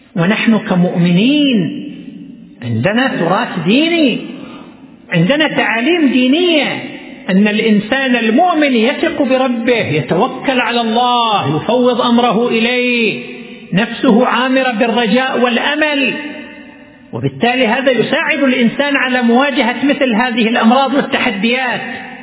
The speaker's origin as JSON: {"language": "Arabic", "town": "Qatif", "region": "Eastern Province", "country": "Saudi Arabia", "said": "وعندنا في القطيف والحمد لله من سنة 1430، يعني قبل 8 سنوات، افتتح عندنا في القطيف"}